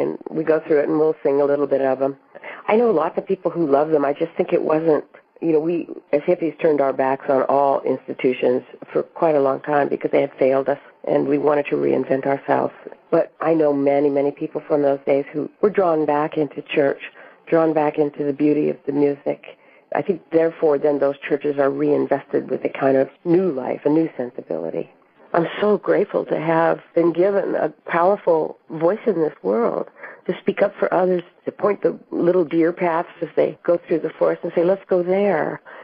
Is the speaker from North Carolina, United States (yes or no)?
no; Colorado, United States; It was a hymn that I loved as a child growing up in Colorado.